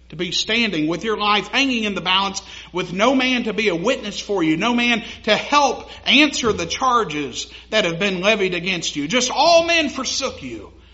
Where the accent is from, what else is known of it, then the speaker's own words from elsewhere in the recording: Fallerton, United States; Anybody know where Fallerton is? I grew up outside of Fallerton. And Fallerton's got about 300 people.